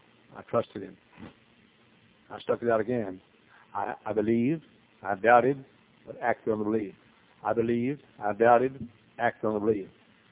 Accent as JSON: {"language": "English", "region": "Texas", "country": "United States", "accent": "Southern", "said": "I was from Texas. I was Southern. In those days had a pronounced Southern accent."}